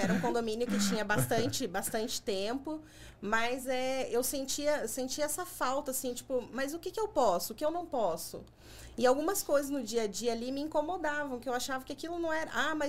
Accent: Paraná, Brazil; now in Taubaté, Brazil; 20 anos que eu moro em Taubaté, eu sou paranaense, na verdade.

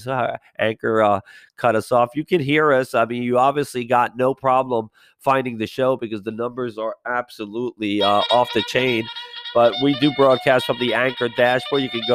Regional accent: Miami, Florida, United States; I was growing up in Miami, the Panthers, the Rats in 96, baby.

